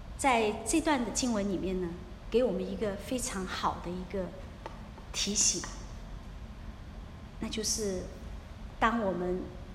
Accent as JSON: {"language": "Chinese", "region": "Guangdong", "country": "China", "said": "因为我是广东人嘛，所以广东呢更多的美食，我这次有机会呢就去了一次我母亲的一个家乡。我母亲家是在顺德哈，我母亲是顺德人"}